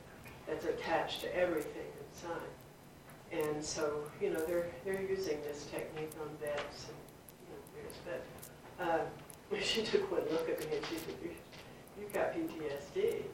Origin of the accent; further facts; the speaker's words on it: Oak Ridge, Tennessee, United States; born there; I was born in Oak Ridge, Tennessee, so I had all the heavy metals and chemicals.